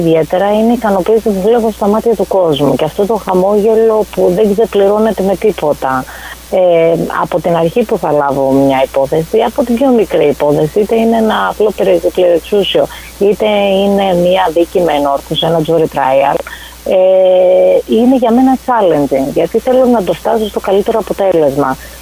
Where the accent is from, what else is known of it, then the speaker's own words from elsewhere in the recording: Greece; moved away; Νομίζω ότι το ότι είμαι Ελληνίδα είναι και ακριβώς με έχει κάνει αυτό που είμαι, γιατί ήρθα από την Ελλάδα